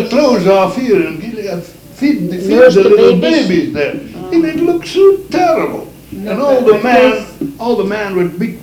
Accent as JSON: {"language": "English", "country": "Belgium", "said": "She's from France and I'm from Belgium."}